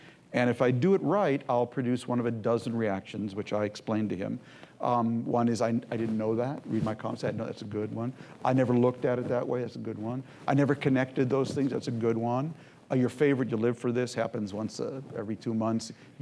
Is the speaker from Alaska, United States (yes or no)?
no; St. Louis Park, Minnesota, United States; Because I grew up in Minnesota in the 50s and 60s in a time and a place when politics worked.